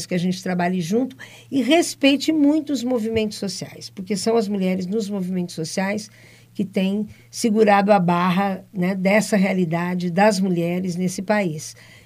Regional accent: Londrina, Paraná, Brazil; Bom, eu sou de Londrina, né? Então, minha família está toda concentrada aqui

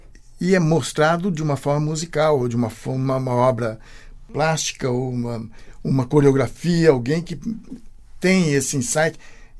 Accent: Rolândia, Paraná, Brazil; Que a minha infância em Rolândia, na época do carnaval, que eu era pequenininho, eu acordava de madrugada

